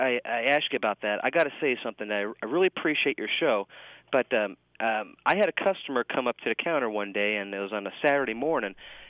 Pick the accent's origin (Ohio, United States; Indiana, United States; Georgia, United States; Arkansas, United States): Indiana, United States; Bloomington; I'm from Bloomington, Indiana.